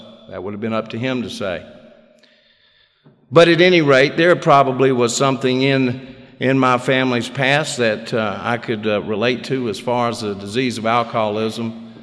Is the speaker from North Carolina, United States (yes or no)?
yes; North Carolina, United States; I am from North Carolina. I'm a Tar Heel. Used to say Tar Heel born, Tar Heel bred, and when I die, I'm a Tar Heel dead.